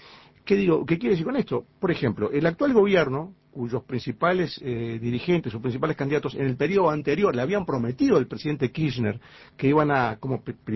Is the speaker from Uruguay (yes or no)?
yes; Uruguay